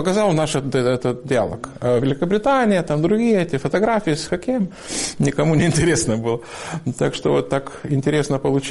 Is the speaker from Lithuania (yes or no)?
yes; Lithuania; Я говорю, вот из Литвы.